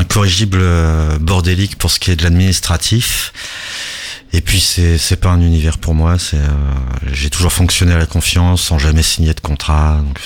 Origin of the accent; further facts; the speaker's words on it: Le Havre, Normandy, France; also born or lived in Marrakech; Je suis né à Marrakech, un 1er avril donc, mais j'ai vécu quasiment tout le temps au Havre, oui.